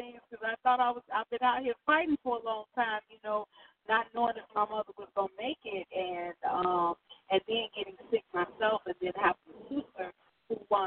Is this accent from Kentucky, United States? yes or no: no; Chicago, Illinois, United States; I come from Chicago. that's where I was born and raised, and I'm a world traveler